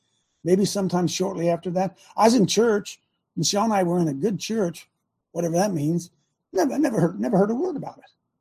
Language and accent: English; Ohio, United States; I grew up here in Licking County, Ohio, where we have what we call the Mounds, Mound City, I think.